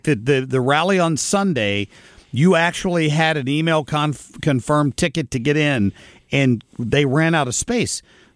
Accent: Cincinnati, Ohio, United States; I grew up in Cincinnati, right?

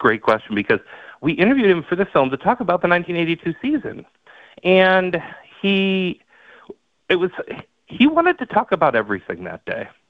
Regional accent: Wisconsin, United States; as somebody who's, you know, born and raised in Wisconsin, to be able to, you know, make the films honoring this icon, this legend.

